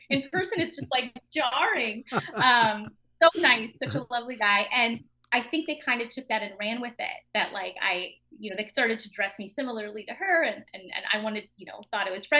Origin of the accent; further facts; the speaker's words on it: Winnipeg, Manitoba, Canada; And so I was born and raised in Winnipeg, which now they're filming stuff there, but at the time there was really nothing.